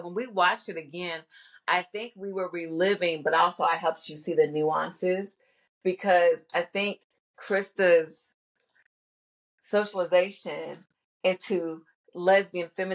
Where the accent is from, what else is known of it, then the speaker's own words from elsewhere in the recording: Kentucky, United States; Like, growing up in Kentucky, the clubs I went to, that's what I saw.